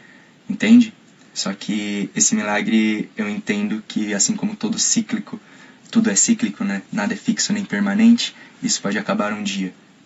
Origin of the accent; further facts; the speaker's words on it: Guarulhos, São Paulo, Brazil; now in Japan; Fui convocado, saí lá de Guarulhos e hoje eu tô aqui no Japão.